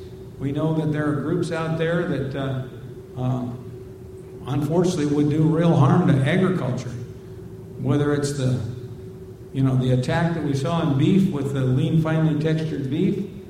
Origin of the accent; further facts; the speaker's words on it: Iowa, United States; And I like to point out the fact that I grew up in North Central Iowa, where we have a lot of drainage districts and tile.